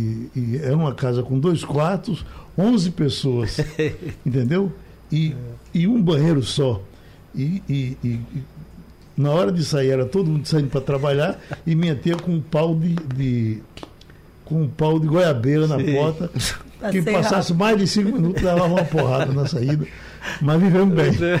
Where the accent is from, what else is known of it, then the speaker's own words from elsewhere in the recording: Pesqueira, Pernambuco, Brazil; Eu sempre digo, eu sou de Pesqueira, Pesqueira tem 12 cemitérios.